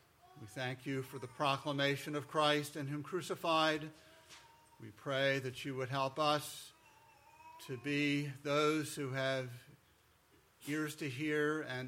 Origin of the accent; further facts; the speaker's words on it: New Jersey, United States; also born or lived in Dallas; I grew up in the Northeast, mostly in New Jersey. Very glad to be back in the Northeast. Spent the middle third, roughly, of my life in Dallas, Texas.